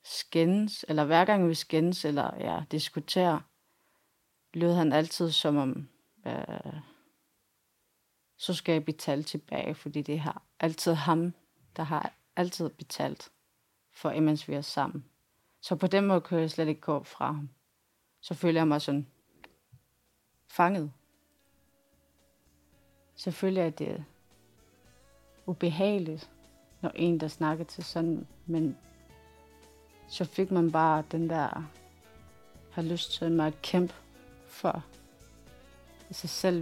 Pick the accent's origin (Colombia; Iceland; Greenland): Greenland; Jeg er fra Grønland. Jeg er 25.